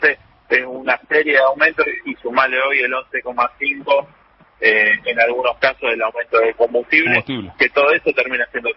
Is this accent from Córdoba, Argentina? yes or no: no; Villa Corina, Buenos Aires, Argentina; yo me crié en Villa Corina